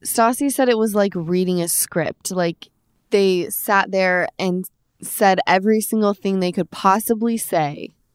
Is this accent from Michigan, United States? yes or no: no; Utah, United States; I'm from Utah. I don't know much about hurricanes.